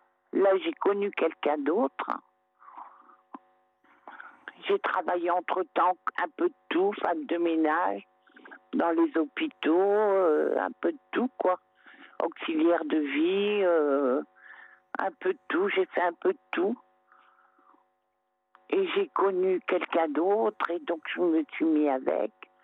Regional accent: Berck-sur-Mer, Hauts-de-France, France; born there; Moi, je suis née à Berck-sur-Mer.

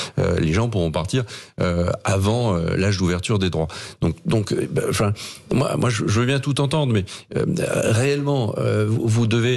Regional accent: France; Quand on le dit, nous on est français.

